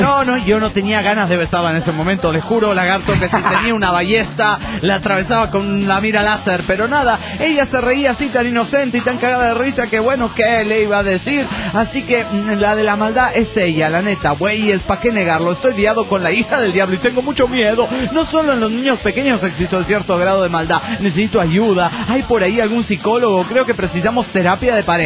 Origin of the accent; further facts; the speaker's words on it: León, Guanajuato, Mexico; de León, Guanajuato, México.